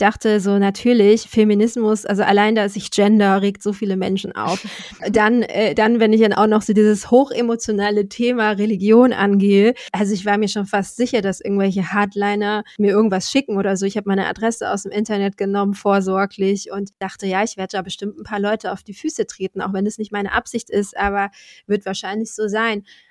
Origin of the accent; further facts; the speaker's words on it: Southern Germany, Germany; bin ich weiß, heterosexuell, in Süddeutschland aufgewachsen, mit finanziellen Mitteln, noch mit beiden Eltern und so weiter, ohne körperliche Beeinträchtigung.